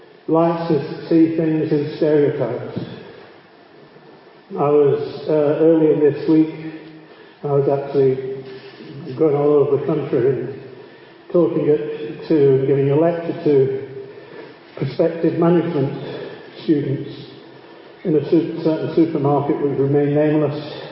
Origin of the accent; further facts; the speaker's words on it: England, United Kingdom; He's German, I'm English.